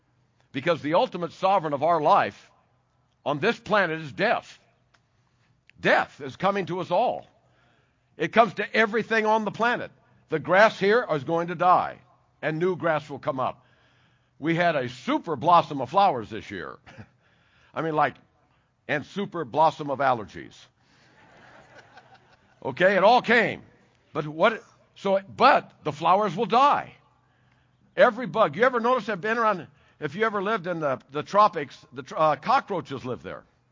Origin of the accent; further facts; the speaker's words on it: Van Nuys, California, United States; I grew up in America. I was born here in California in Van Nuys a few years back.